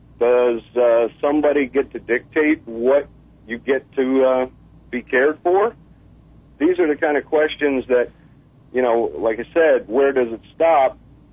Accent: Sarasota, Florida, United States; also born or lived in New Jersey; Well, I hail from Sarasota, Florida, and New Jersey. Bounce back and forth.

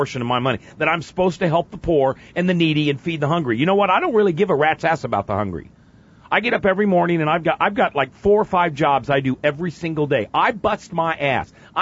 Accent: Nebraska, United States; I'm Lutheran. I'm white trash from Nebraska, baby. That's all I am.

